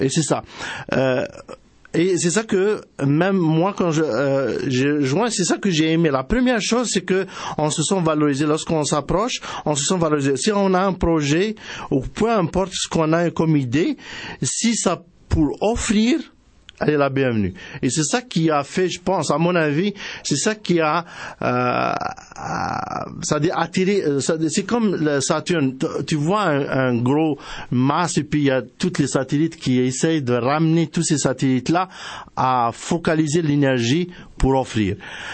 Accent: Quebec City, Quebec, Canada; Moi, je viens de la ville de Québec, j'ai étudié là-bas.

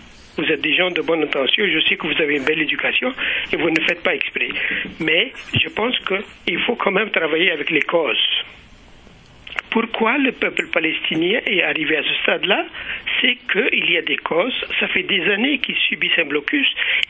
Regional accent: Algeria; je suis algérien

